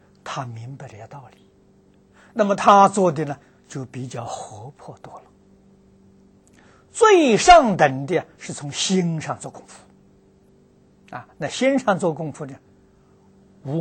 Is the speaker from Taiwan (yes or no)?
no; China; 我们中国人讲风水好，